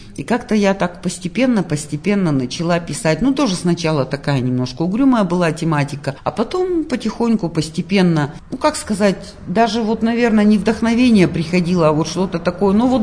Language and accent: Russian; Saint Petersburg, Russia; born there; Я, поскольку я родилась в Петербурге